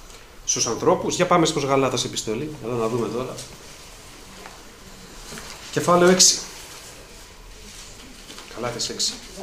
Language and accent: Greek; Piraeus, Attica, Greece; που εγώ μεγάλωσα στον Πειραιά, στο λιμάνι, στο Τριχολίμανο κοντά